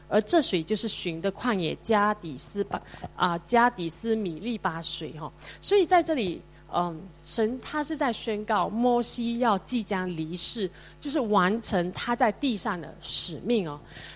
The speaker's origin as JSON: {"language": "Chinese", "country": "Malaysia", "lives_now": "Singapore", "said": "其实新加坡就是南部啊，因为我从马来西亚来嘛"}